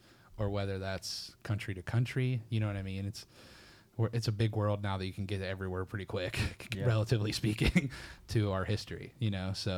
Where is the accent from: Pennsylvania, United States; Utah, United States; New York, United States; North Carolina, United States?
Pennsylvania, United States; It's a dude, like my hometown. I grew up in southwestern Pennsylvania, about an hour south of Pittsburgh.